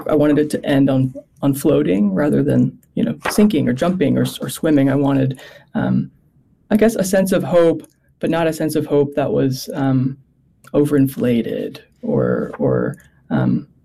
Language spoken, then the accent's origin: English; California, United States; I grew up in Southern California.